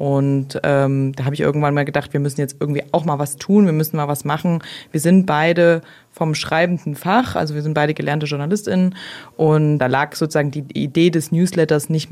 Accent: Leipzig, Saxony, Germany; Ich komme aus Leipzig und bin hier schon sehr lange in Kontakt

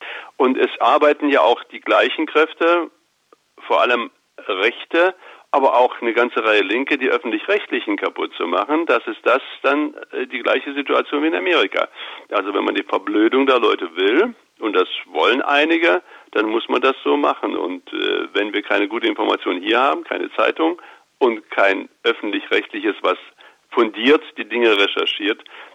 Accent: Gotha, Thuringia, Germany; Ich bin ja selbst in Gotha groß geworden.

